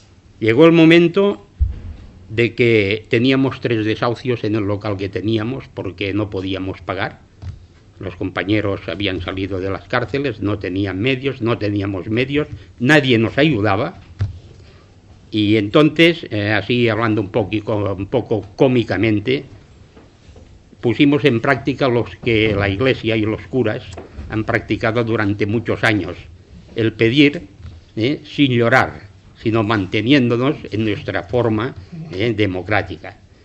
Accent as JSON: {"language": "Spanish", "region": "Catalonia", "country": "Spain", "accent": "Catalan", "second_language": "Spanish", "said": "perdonar mi acento catalán, pero voy a intentarlo hacer bien, hablar bien el castellano."}